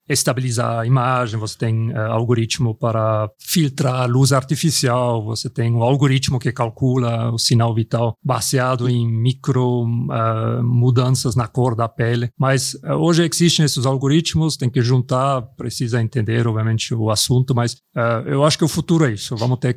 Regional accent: Switzerland; now in Brazil; Eu saí da Suíça porque não gosto do frio, então eu estou muito feliz aqui

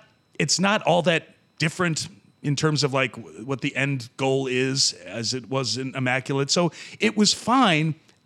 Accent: Ireland; I could be making more movies here in my home country of Ireland

